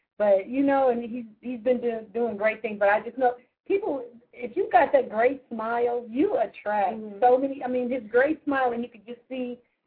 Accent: California, United States; We're from California. I'm from Southern California.

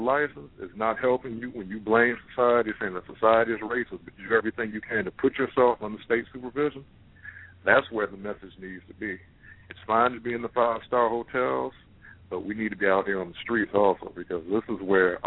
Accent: Savannah, Georgia, United States; the son of a sister I know in my hometown of Savannah, Georgia, me and Clarence Thomas were raised and escaped from the same town.

